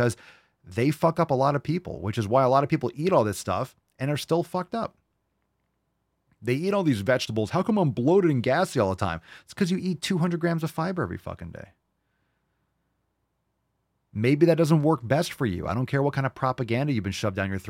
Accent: New York City, New York, United States; I grew up in New York City in the fucking 80s.

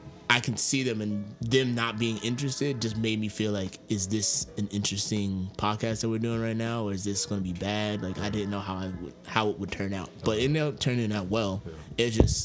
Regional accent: Yonkers, New York, United States; I'm from Yonkers, New York. I am 29 years old.

